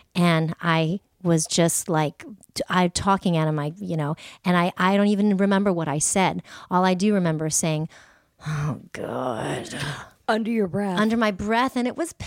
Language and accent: English; San Diego, California, United States; also born or lived in Portsmouth, Virginia; So I grew up in San Diego.